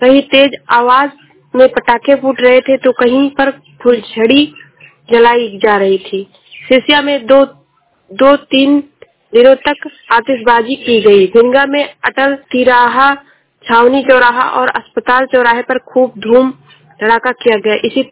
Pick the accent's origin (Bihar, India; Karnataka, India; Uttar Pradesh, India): Uttar Pradesh, India; मैं जिला सराबस्ती से हूँ।